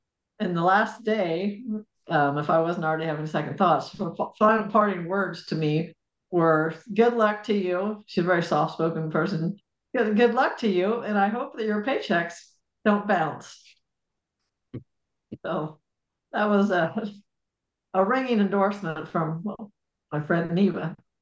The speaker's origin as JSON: {"language": "English", "region": "Iowa", "country": "United States", "tie": "born or raised there", "said": "I grew up in Central Iowa, but I moved down here in the early 90s"}